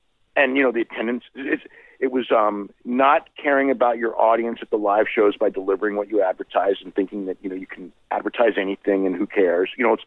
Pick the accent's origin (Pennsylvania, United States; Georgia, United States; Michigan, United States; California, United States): California, United States; San Jose; I remember going to a house show in San Jose, my hometown